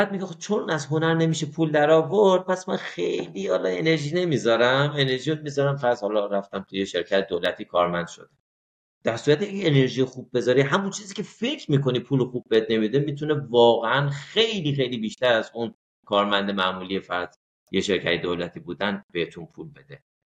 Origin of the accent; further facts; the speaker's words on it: Iran; بعد گفت تو اهل کجایی؟ گفتم اهل ایران.